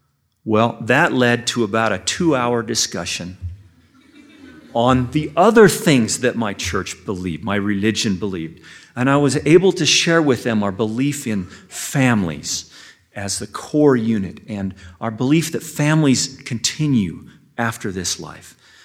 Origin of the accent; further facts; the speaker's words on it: Utah, United States; moved away; I grew up in Utah, a 6th-generation member of the church.